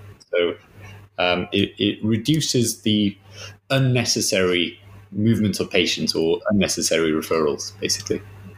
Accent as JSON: {"language": "English", "region": "Wales", "country": "United Kingdom", "tie": "born or raised there", "said": "I grew up in Wales. You may have noticed."}